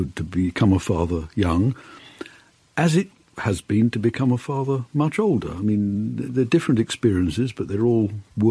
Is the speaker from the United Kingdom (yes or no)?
yes; England, United Kingdom; born there; I was born just outside London.